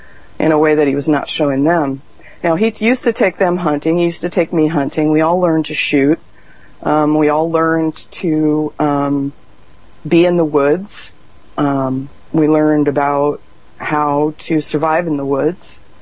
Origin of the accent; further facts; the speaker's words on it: El Segundo, California, United States; also born or lived in Culver City; I was born in Culver City, California, and I was raised in El Segundo, which is Southern California, about a mile and a half from the beach. And I was a beach baby.